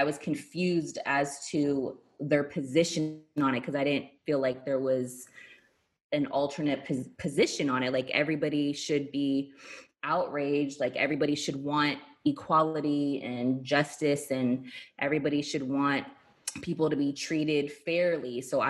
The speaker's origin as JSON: {"language": "English", "town": "Daly City", "region": "California", "country": "United States", "tie": "born or raised there", "said": "I grew up in San Francisco, the Bay Area, now I feel like it's really not even, but it's liberal, you know, pretty liberal, diverse."}